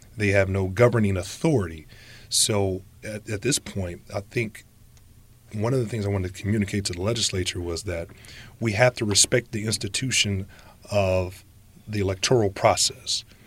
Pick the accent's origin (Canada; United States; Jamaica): United States; Gary, Indiana; as a resident of Gary and as someone that was born and raised in Gary